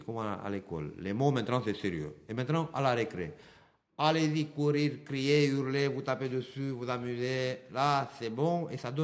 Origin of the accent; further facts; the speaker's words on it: Romania; Dans mon pays d'origine, le pays de là-bas, la Roumanie